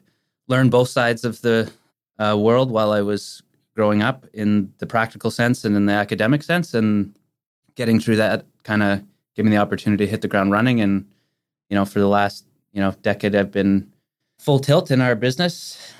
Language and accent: English; Langley, British Columbia, Canada; So I'm born and raised in the Lower Mainland. I grew up in Langley.